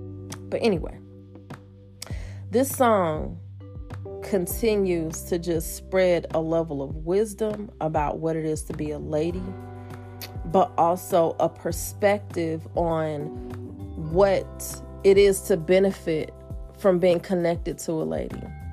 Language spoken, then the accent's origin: English; Georgia, United States; I'm from Georgia, but there's so much of our childhood that just we reminisce about, the honeysuckles and sweet tea and magnolia trees